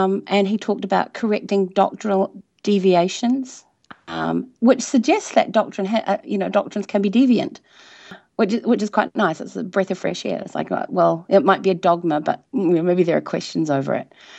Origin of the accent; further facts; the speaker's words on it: New Zealand; I'm a New Zealander.